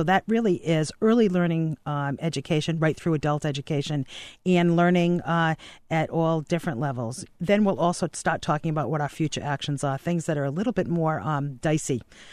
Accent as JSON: {"language": "English", "town": "Cranston", "region": "Rhode Island", "country": "United States", "tie": "born or raised there", "said": "Well, I am as Rhode Island as they get. I grew up in Edgewood."}